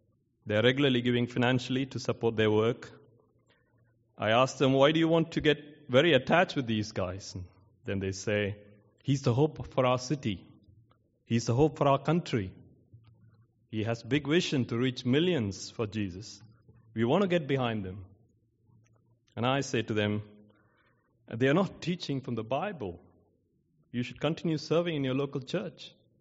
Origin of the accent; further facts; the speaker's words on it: South India, India; moved away; So, I'm from India, and I left India in 2010. I've been back to my hometown in South India only twice.